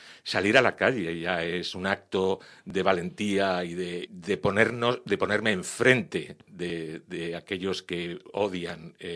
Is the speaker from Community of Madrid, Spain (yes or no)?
yes; Madrid, Community of Madrid, Spain; Soy de aquí de Madrid, tengo 62 años, a punto de cumplir.